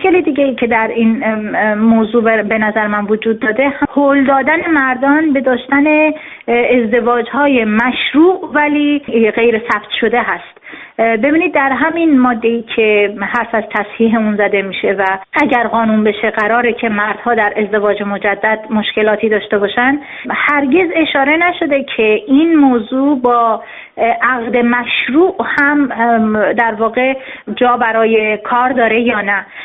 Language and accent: Persian; Iran; به عنوان زنی که در اون جامعه بزرگ شدم